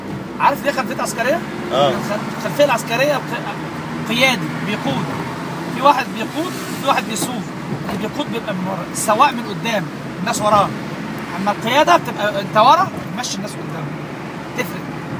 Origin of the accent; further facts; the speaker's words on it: Cairo, Cairo Governorate, Egypt; أنا من شبرا معرفش الفرق، كلنا مع بعض سواسية